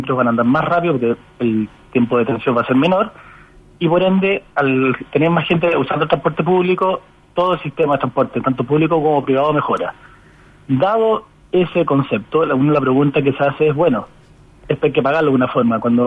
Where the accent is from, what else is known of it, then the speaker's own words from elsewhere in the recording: Santiago, Santiago Metropolitan Region, Chile; nos va a costar menos como santiaguinos transportarnos